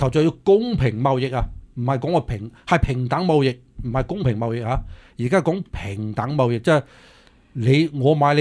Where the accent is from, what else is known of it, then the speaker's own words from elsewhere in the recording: United States; 幫緊我哋美國人，你要明白呢樣嘢嚇。